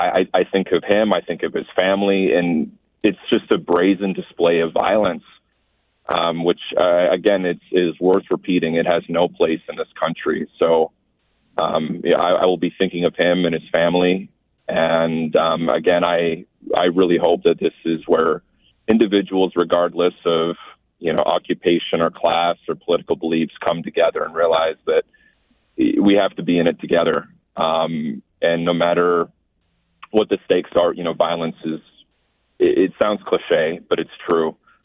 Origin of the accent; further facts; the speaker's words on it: North Dakota, United States; growing up in North Dakota, I'm a third or fourth generation North Dakotan.